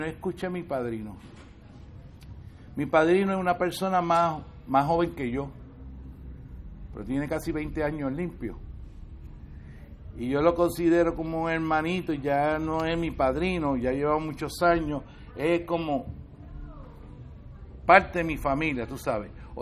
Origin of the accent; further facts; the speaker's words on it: Puerto Rico; moved away; Pero yo salí corriendo de Puerto Rico porque yo no podía seguir viviendo en Puerto Rico